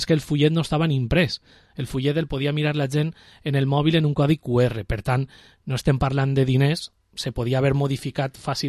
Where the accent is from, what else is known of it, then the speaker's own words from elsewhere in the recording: Vila-real, Valencian Community, Spain; quan hi som fora d'ella estem orgullosos de dir que som de Vila-real